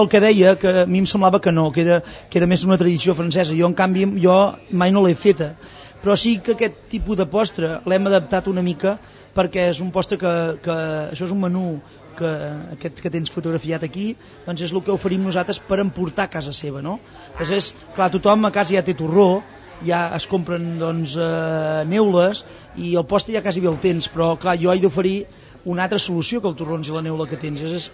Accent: Monistrol de Calders, Catalonia, Spain; Jo sóc de Monistrol de Calders, fill de Monistrol de Calders.

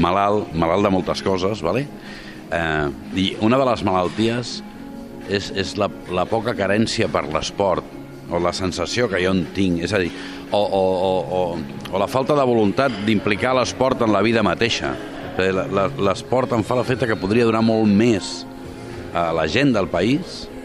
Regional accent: Barcelona, Catalonia, Spain; tu ets filla de Barcelona, com jo.

